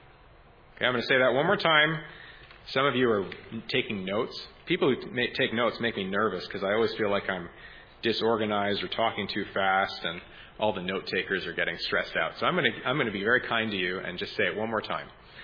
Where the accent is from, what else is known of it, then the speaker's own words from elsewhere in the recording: Canada; the United Church of Canada, which is one of the churches in my home country